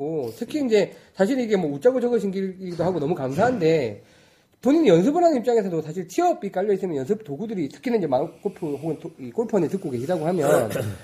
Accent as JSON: {"language": "Korean", "region": "Jeolla", "country": "South Korea", "said": "참고로 저는 전라도입니다."}